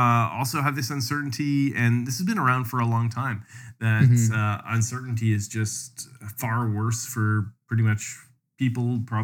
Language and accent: English; Canada; I grew up in Canada.